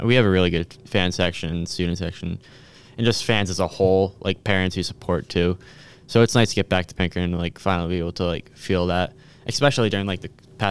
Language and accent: English; Pelham, United States; I'm from Pelham, so I didn't know much about it